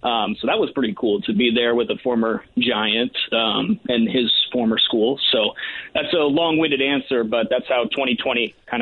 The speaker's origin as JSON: {"language": "English", "town": "Grand Junction", "region": "Colorado", "country": "United States", "tie": "born or raised there", "said": "I later moved back to my hometown of Grand Junction, Colorado"}